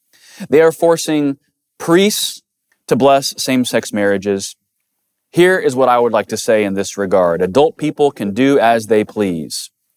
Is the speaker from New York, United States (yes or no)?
no; Jacksonville, Illinois, United States; now in Louisville, United States; I am a son of the Midwest. I am from Central Illinois, Jacksonville, Illinois, if anyone's ever heard of that, near Springfield.